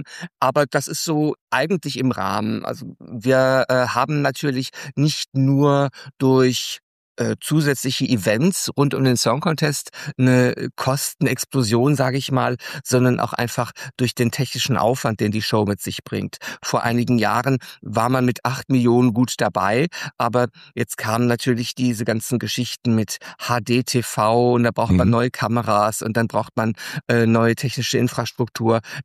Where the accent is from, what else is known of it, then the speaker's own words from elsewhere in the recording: Hesse, Germany; Denn ich bin im Hessischen groß geworden.